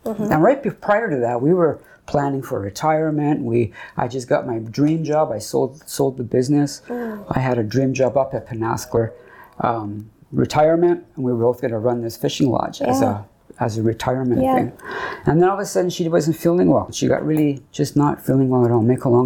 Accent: Winnipeg, Manitoba, Canada; born there; I was born in Winnipeg, 1965. I'm 60.

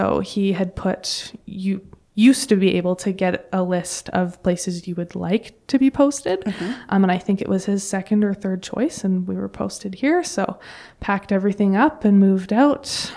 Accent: Calgary, Alberta, Canada; born there; So I was born in Calgary. At the time, my mom was a nurse at the Children's Hospital and my dad managed a Honda. And all of my family's in Alberta.

